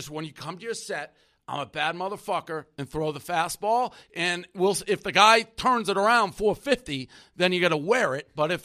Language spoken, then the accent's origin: English; Boston, Massachusetts, United States; I'm from Boston.